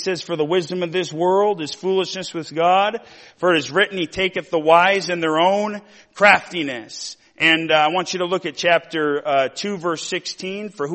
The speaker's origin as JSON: {"language": "English", "town": "Missoula", "region": "Montana", "country": "United States", "tie": "born or raised there", "said": "You know how many old guys that I grew up around Missoula"}